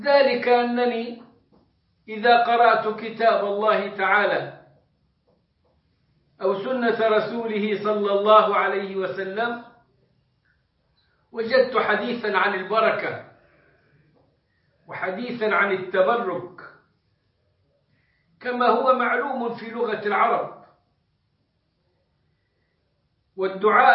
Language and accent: Arabic; Egypt; وعندنا في مصر كان الناس يختارون لفظ مبروك على مبارك